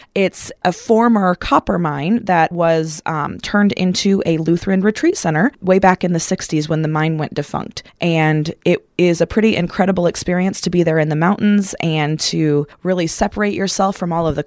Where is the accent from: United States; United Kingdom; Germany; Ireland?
United Kingdom; Sheffield, Yorkshire and the Humber; Yeah, so I grew up in Sheffield, just down the road here, and always was very involved in my congregation there, Zion St. John.